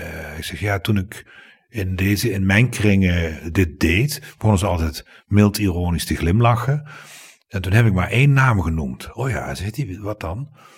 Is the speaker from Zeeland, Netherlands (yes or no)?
no; Limburg, Netherlands; Ja, ik ben geen Brabander. Nee, ik ben Limburger.